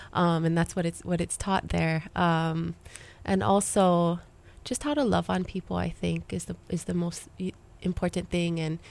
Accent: Hawaii, United States; that experience of growing up on a small island in the country, you know, in a small, small town. I grew up mostly on Hawaiian homesteads.

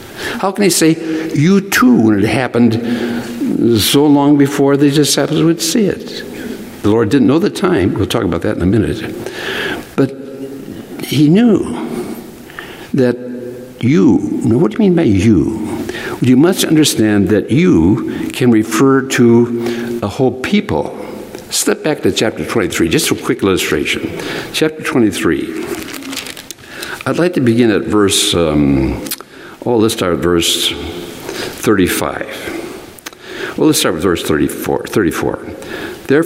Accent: Minnesota, United States; Now, some of us grew up in northern climes. I grew up in Minnesota. The nights were interminable.

